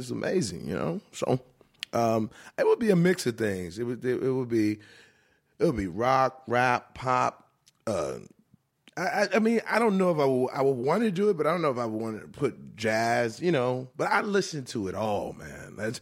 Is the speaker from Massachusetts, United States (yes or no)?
no; Virginia, United States; So I went to my hometown school, Virginia Commonwealth University.